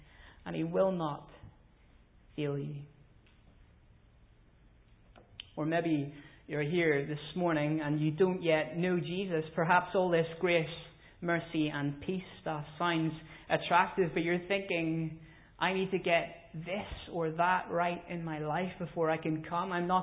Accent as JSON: {"language": "English", "region": "Northern Ireland", "country": "United Kingdom", "tie": "born or raised there", "said": "As a Northern Irish child, I heard the statement frequently, go away and give my head some peace."}